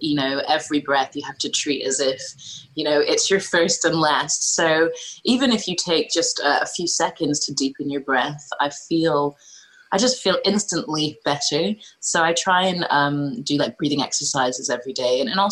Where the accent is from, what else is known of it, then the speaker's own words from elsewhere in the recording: Scotland, United Kingdom; I was growing up in Scotland and, you know, completely different skin color from everybody else